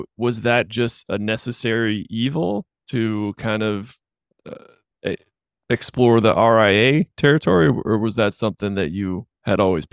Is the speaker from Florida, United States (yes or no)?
yes; Clearwater, Florida, United States; I was born and raised in Clearwater, Tampa, Florida. So close to my heart.